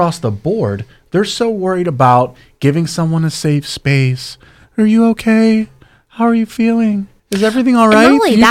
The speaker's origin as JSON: {"language": "English", "town": "Pittsburgh", "region": "Pennsylvania", "country": "United States", "tie": "born or raised there", "said": "I've lived in Pittsburgh my entire life. I grew up in Mount Washington."}